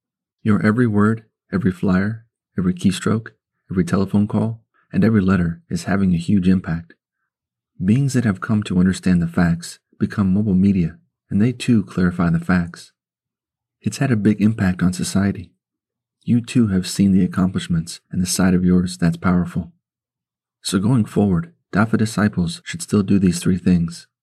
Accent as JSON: {"language": "English", "country": "China", "accent": "Chinese", "said": "But because my Chinese accent is different, sometimes the people in China had difficulty understanding what I was saying."}